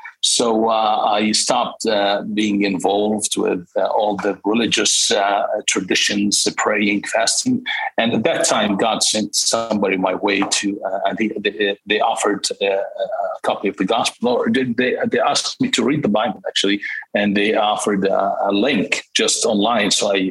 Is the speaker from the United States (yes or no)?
no; Jordan; Anyway, so I grew up in Jordan in a Muslim family.